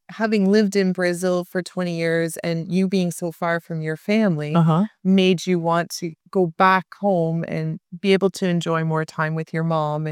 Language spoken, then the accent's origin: English; Toronto, Ontario, Canada; Yeah, and we are originally from Toronto, Canada.